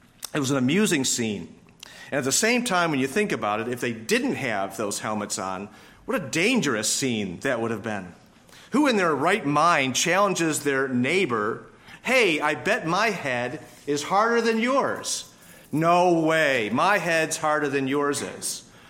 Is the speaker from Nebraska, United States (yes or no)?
no; Grand Island, New York, United States; When I was growing up in Grand Island, New York, every August was the time when the boys on the island gathered together for junior football.